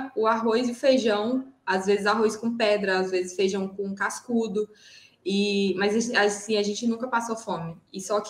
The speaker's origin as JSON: {"language": "Portuguese", "region": "Piauí", "country": "Brazil", "lives_now": "Rio de Janeiro, Brazil", "said": "no momento eu moro no Rio de Janeiro, mas eu não sou do Rio, eu sou piauiense."}